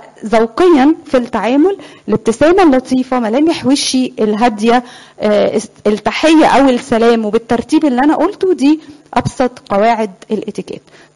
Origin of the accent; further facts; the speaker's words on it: Egypt; احنا دايما كمصريين بناخد الحاجة ونهندلها كده على حسب مجتمعنا